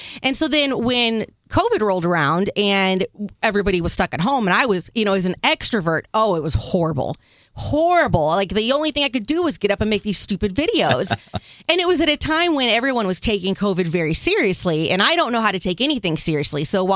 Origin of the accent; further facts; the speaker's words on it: Granite City, Illinois, United States; So because I was born and raised right around here. Well, I'm from Granite City. We're both Illinois